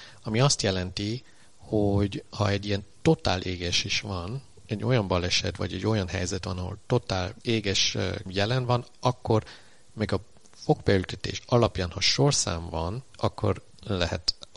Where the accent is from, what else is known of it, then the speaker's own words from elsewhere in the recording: Austria; Amikor gyerekként felnőttem Ausztriában, akkor még nem volt úgy, hogy látsz nagyon sok külföldiet.